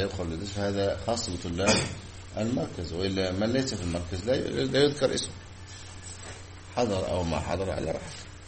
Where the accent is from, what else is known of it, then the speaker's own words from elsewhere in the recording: Egypt; سبحان الله، انتشر في بلادنا مصر